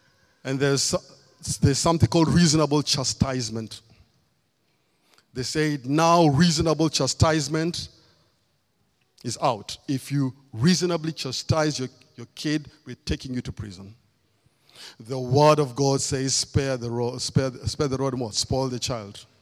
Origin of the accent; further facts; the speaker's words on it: Kenya; now in United Kingdom; You see, I come from Kenya. In Kenya, we were colonized by the British.